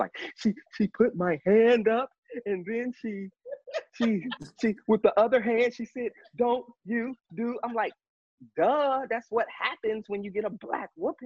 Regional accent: Gary, Indiana, United States; I grew up in Gary. That's a whole black city.

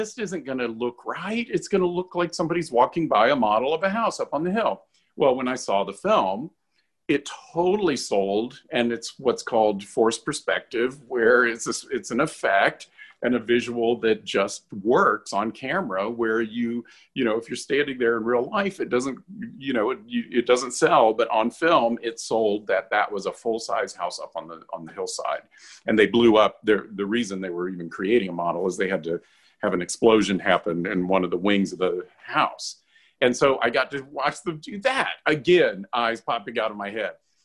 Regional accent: Asheville, North Carolina, United States; I grew up in North Carolina in Asheville, and we took a cross-country road trip to California to go to Disneyland and the Grand Canyon

